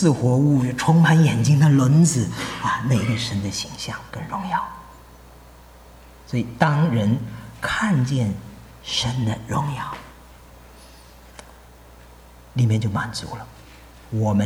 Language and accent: Chinese; China; 我们中国人又求智慧又求神迹，因为我们有很多知识嘛